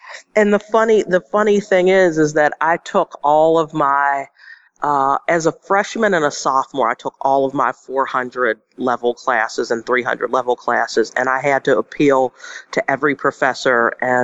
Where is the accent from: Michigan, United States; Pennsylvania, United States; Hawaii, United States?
Pennsylvania, United States; And I come from Pennsylvania, mm-hmm. and I grew up in the 80s